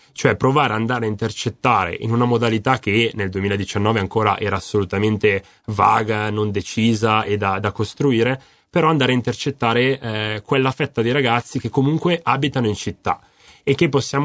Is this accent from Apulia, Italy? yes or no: no; Lozza, Lombardy, Italy; Io sono originario di Lozza